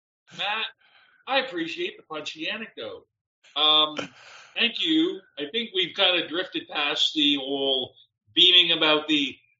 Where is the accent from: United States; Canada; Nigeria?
Canada; Fredericton, New Brunswick; I mean, again, for you who don't know, I grew up in Fredericton. Dan grew up in Fredericton.